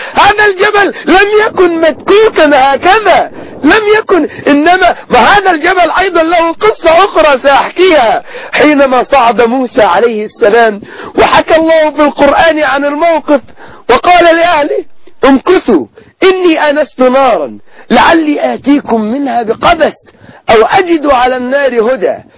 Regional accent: Egypt; لا شك أننا كمصريين نحب مصر ونعتز بمصر

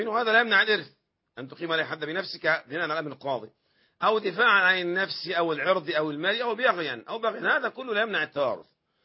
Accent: Egypt; في بعض البلاد زي عندنا في مصر يقول مثلا إيه مع سبق الإصرار والترصد

